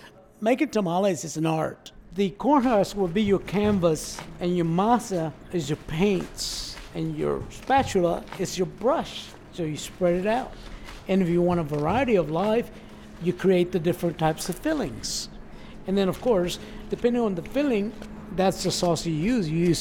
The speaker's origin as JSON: {"language": "English", "region": "Texas", "country": "United States", "tie": "born or raised there", "said": "When I was growing up in Hill Country, I would go to school and people didn't know about tamales, Mexican food."}